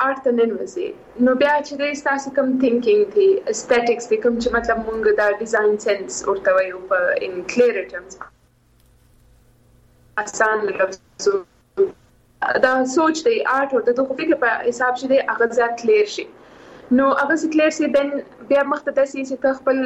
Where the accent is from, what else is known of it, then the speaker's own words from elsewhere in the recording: Quetta, Balochistan, Pakistan; moved away as an adult; also born or lived in Karachi; او زه سیم په کوټی کې پیدا شوی